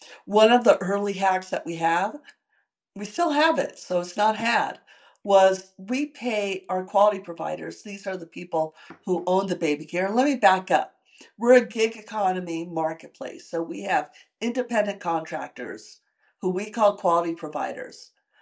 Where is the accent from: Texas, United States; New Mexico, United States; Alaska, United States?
New Mexico, United States; Santa Fe; And a gal from Santa Fe, which is my hometown, came to Women's Startup Lab.